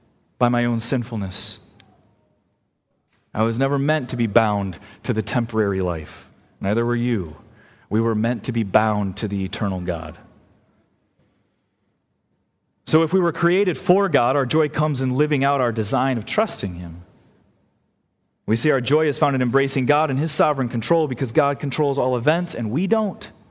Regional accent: Illinois, United States; now in Michigan, United States; I grew up in Illinois, and in Illinois they have much better storms than here in Michigan.

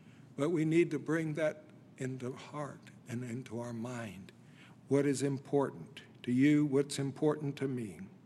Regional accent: Alabama, United States; Now, I'm from Alabama, and I like the University of Alabama.

